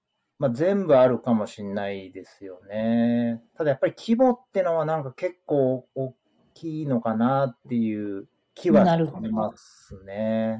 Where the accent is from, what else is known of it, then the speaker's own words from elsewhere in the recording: Higashimurayama, Tokyo, Japan; まあ僕東京の出身なんですけど